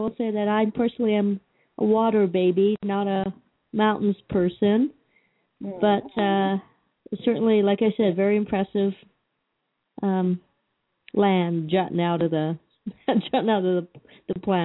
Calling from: Colorado, United States; Colorado.

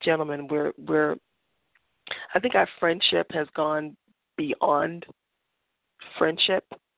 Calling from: Boston, Massachusetts, United States; I am calling from Boston.

